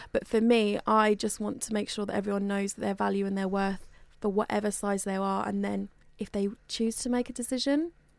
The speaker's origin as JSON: {"language": "English", "town": "Bury St Edmunds", "region": "East of England", "country": "United Kingdom", "tie": "born or raised there", "said": "I come from a small town called Bury St Edmunds and I was always the weirdo in my hometown."}